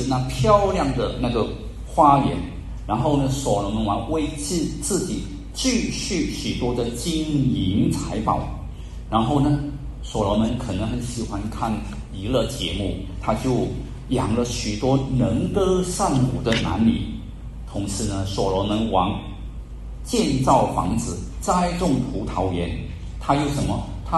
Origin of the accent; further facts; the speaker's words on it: China; 所以我们中国人有句话说什么？